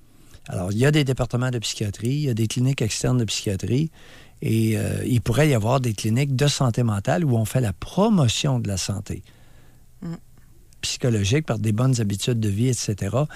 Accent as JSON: {"language": "French", "town": "Normandin", "region": "Quebec", "country": "Canada", "said": "Je viens de Normandin, au Lac-Saint-Jean."}